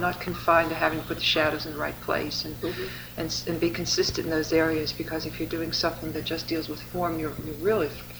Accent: Pittsburgh, Pennsylvania, United States; I'm originally from Pittsburgh, from Western Pennsylvania, and it's a whole different way of living.

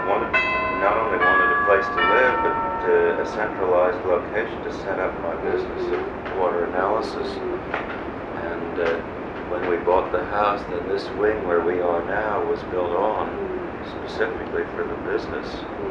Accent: Fort Washington, Pennsylvania, United States; No, I was brought up in Fort Washington, on a farm. The rest of my family still lives in that neighborhood.

